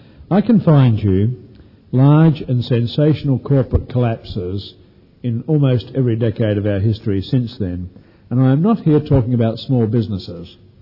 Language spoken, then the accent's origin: English; Adelaide, South Australia, Australia; also born or lived in Footscray; I'm delighted to be in my hometown again. Although I was born in Footscray, that was an accident of positioning, which I have spoken to my mother about several times. I'm really an Adelaide boy